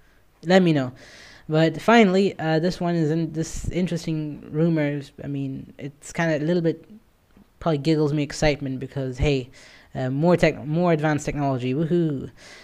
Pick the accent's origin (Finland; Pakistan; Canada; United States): Pakistan; I would argue, I frankly say, as a Pakistani, we could put together plants